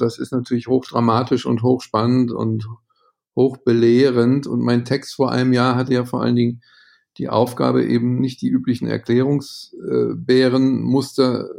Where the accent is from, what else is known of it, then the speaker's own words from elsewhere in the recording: Germany; now in Vienna, Austria; seit 20 Jahren wohne ich freiwillig als Deutscher in Wien und kann sagen, das ist eigentlich auch eine sehr schöne Stadt, auch übrigens ja mit einer langen Medizingeschichte. Ja, man lebt hier gerne, aber ich sehe mich natürlich als Europäer.